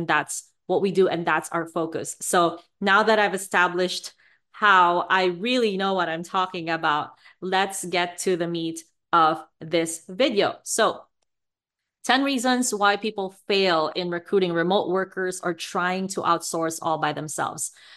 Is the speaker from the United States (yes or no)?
no; Philippines; I am a full-blooded Filipina. I grew up in the Philippines and I started traveling in 2016.